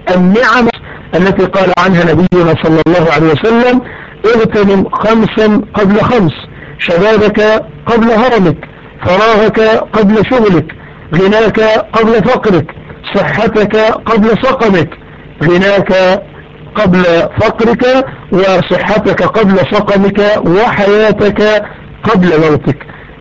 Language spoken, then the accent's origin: Arabic; Egypt